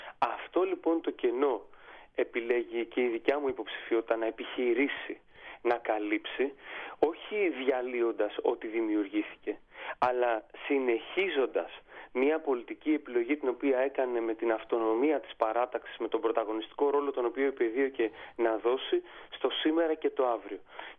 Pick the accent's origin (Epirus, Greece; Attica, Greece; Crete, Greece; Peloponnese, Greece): Peloponnese, Greece; Nafplio; Ξέρετε, στα μέρη μου, στο Ναύπλιο, την πρωτοχρονιά, κλείνουμε και ανοίγουμε το διακόπτη.